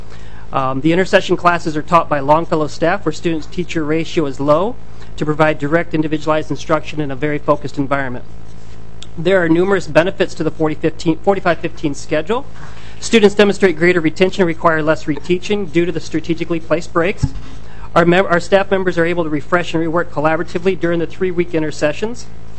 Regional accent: the South, United States; I have the privilege of having worked in different states and growing up in the South and understanding things differently

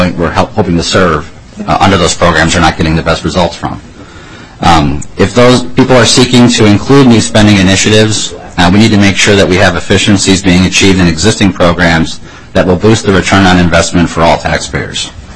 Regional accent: Farmington, United States; I'm from Farmington

